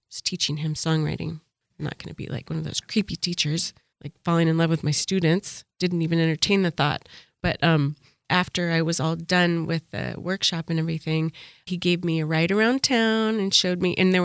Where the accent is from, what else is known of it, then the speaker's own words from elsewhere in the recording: Nome, Alaska, United States; As a child, if I told people I was born in Nome, they would be like, what? You were born in Nome? Yeah, I was born in Nome. And, you know, and then I would review all my little memories of growing up.